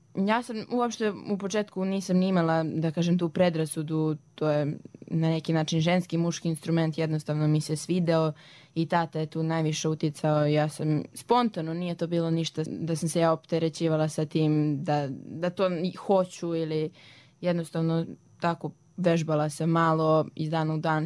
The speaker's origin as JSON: {"language": "Serbian", "town": "Kraljevo", "region": "Šumadija and Western Serbia", "country": "Serbia", "said": "imam 16 godina, dolazim iz Kraljeva"}